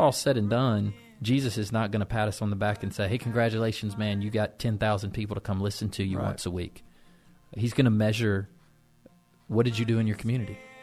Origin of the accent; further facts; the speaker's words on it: Alabama, United States; If you grew up in Alabama, man, there's no way around it. You got some redneck in you.